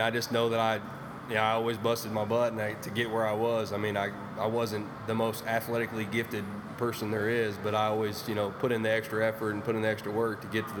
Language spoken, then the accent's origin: English; Oklahoma, United States; I think it was just me growing up in Oklahoma